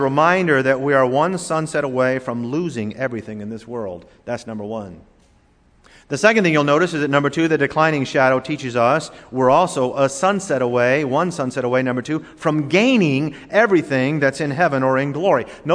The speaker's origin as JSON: {"language": "English", "region": "Florida", "country": "United States", "tie": "born or raised there", "said": "Now, folks, I grew up in South Florida, and I hardly ever wore shoes in grade school either."}